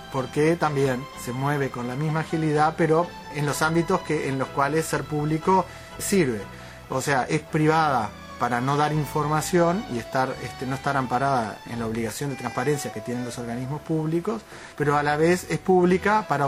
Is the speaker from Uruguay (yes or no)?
yes; Uruguay; los dueños de esa empresa, que somos todos los uruguayos.